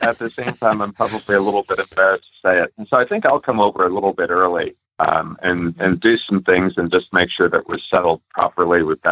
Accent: United States; Everybody over there knows that I'm an American, but at least now they can understand me.

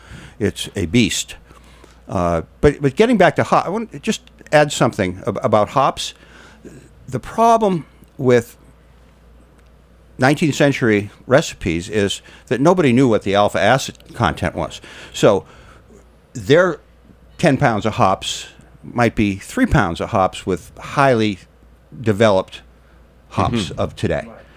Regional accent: Maine, United States; I'm from Maine, you know. I don't have much to do in the winter.

